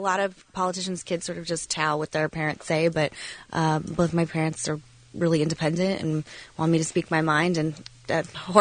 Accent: Phoenix, Arizona, United States; also born or lived in New York; I grew up in Phoenix, yeah.

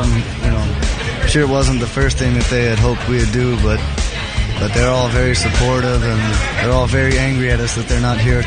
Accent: Millington, Tennessee, United States; also born or lived in Memphis; I was born in Memphis, but we grew up in Millington.

